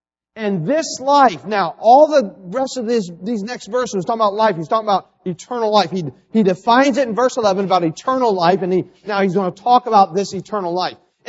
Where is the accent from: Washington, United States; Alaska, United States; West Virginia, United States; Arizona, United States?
West Virginia, United States; also born or lived in Ohio; I was raised, guess where I was raised? West Virginia, that's it.